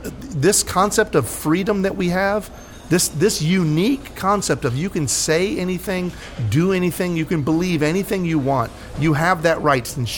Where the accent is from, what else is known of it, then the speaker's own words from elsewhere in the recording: United States; born there; but I'm an American. I was born in America. I love this country. I don't want to go anywhere else.